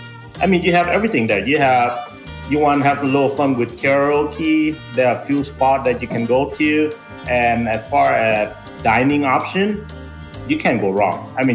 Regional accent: Las Vegas, Nevada, United States; I'm from Las Vegas, Nevada.

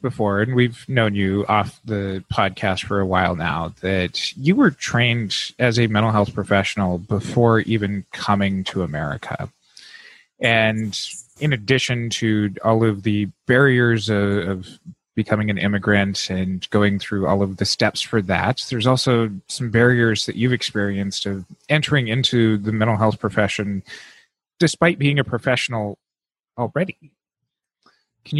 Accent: United States; And Katie and I, being very American and white and having no experience in this whatsoever ourselves

